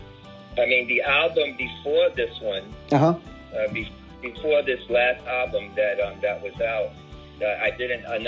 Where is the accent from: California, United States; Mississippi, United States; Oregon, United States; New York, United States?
New York, United States; Bronx; And we were in my apartment that I grew up in the Bronx.